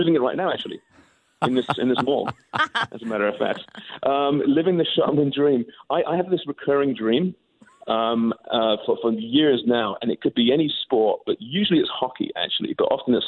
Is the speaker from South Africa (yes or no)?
no; England, United Kingdom; I'm English. I'm not supposed to skate.